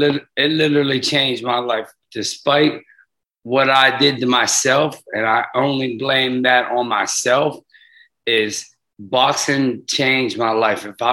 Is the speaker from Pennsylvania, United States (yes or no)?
yes; Pittsburgh, Pennsylvania, United States; like I was brought up in Pittsburgh in all the bad neighborhoods